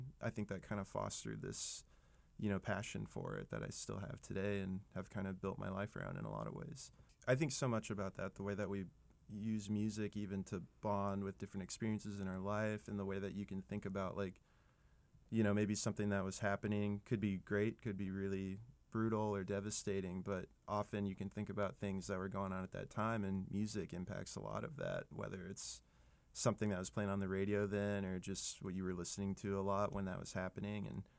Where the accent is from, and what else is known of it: Nebraska, United States; born or raised there; now in Minnesota, United States